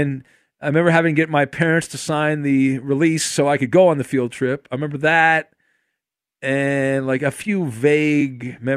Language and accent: English; California, United States; I grew up in Orange County, so we went to the missions, like Mission San Juan Capistrano.